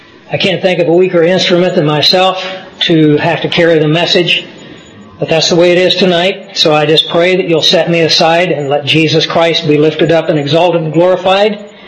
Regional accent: Scotland, United Kingdom; I mean, being a Scot, Alexander fit right in there.

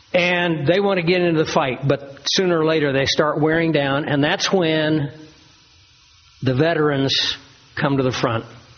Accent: United States; now in Australia; So I'm an American, but I'm also now an Australian citizen.

